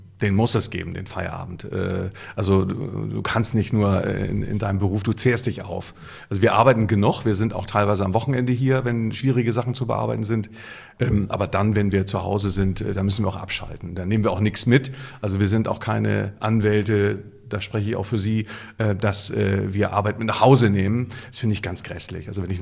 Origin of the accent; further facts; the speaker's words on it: Hamburg, Germany; born there; Nee, gebürtiger Hamburger.